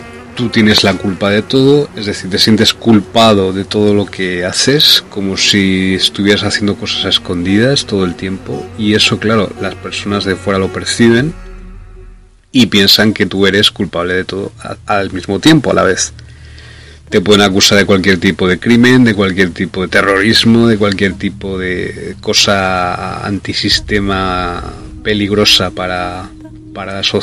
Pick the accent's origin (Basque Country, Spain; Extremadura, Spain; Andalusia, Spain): Andalusia, Spain; Loja; born there; also born or lived in Valencia; residí la mayor parte de mi vida en Valencia y en España, y aunque nací en Loja, en Granada, en Andalucía.